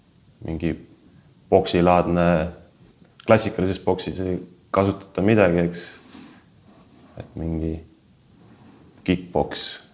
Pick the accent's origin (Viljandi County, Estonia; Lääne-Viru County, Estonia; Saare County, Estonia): Saare County, Estonia; üles olen kasvanud Papissaare sadamas, täpselt seal sadamas, kus siis Vilsandipaat välja sõidab, mõõda munakivi teed olen oma koolipõlve käinud